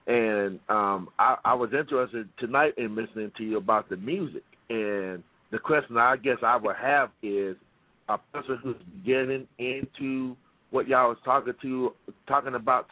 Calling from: Des Moines, Iowa, United States; I'm calling from Des Moines, Iowa.

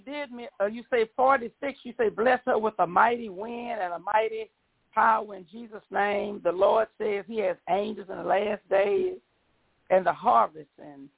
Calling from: Texas, United States; Hello, Sister Deborah. How you doing? … from Texas.

